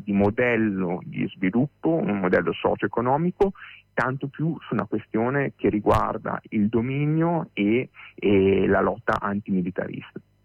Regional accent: Reggio Emilia, Emilia-Romagna, Italy; io sono di Reggio Emilia, qui a Reggio Emilia

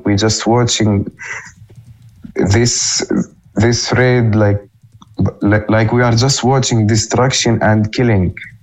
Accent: Tulkarem, West Bank, Palestine; now in Iktaba, Palestine; I'm from Tulkarem, West Bank. Okay. Now I'm living in a village in Iktaba, because sadly my house in Nur Shams camp was destroyed.

